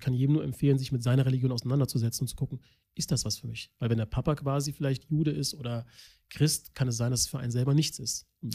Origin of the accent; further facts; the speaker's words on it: Kassel, Hesse, Germany; Ich bin in Nordhessen groß geworden, in Kassel. Da gibt es natürlich verschiedenste Nationalitäten